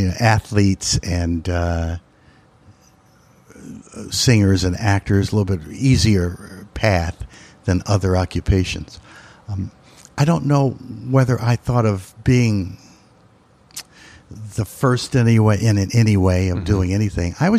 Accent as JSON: {"language": "English", "town": "Philadelphia", "region": "Pennsylvania", "country": "United States", "tie": "born or raised there", "said": "in the city where I grew up in West Philadelphia, in which was a vibrant place to grow up with a lot of support and people around."}